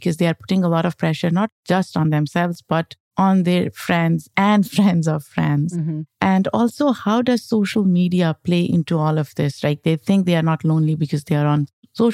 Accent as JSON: {"language": "English", "country": "Pakistan", "tie": "born or raised there", "said": "I grew up in Pakistan, a collectivist society."}